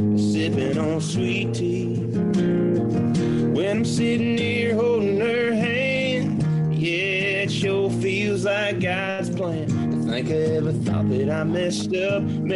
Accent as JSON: {"language": "English", "region": "Alabama", "country": "United States", "tie": "born or raised there", "lives_now": "Nashville, United States", "said": "hearing that outside of my hometown is kind of what pushed me over the edge to say, \"Hey, maybe I want to go to Nashville and try to make a career out of this.\" So, if I wasn't doing music, I would have been in a 100-degree metal shop in Alabama"}